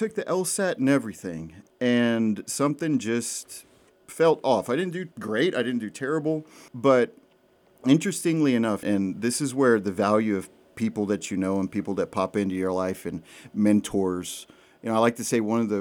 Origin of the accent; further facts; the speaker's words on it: Port Lavaca, Texas, United States; So I was raised in Port Lavaca after my parents moved from Puerto Rico. I graduated from Calhoun High School. I'm the oldest of four kids.